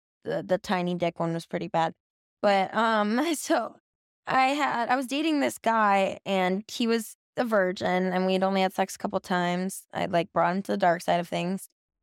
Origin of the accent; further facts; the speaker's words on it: Midwest, United States; Yeah, I'm like old fashioned. Like, I'm from Midwest.